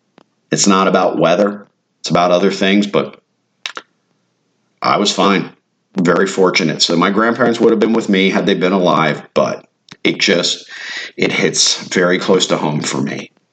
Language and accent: English; Tampa Bay area, Florida, United States; So I grew up on the Gulf beaches of the Tampa Bay area.